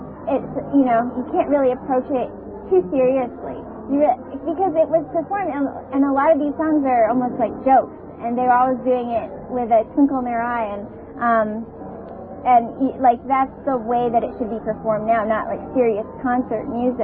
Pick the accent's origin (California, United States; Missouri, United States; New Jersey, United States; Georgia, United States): Missouri, United States; St. Louis; I'm from St. Louis, so she thought that was natural to do that.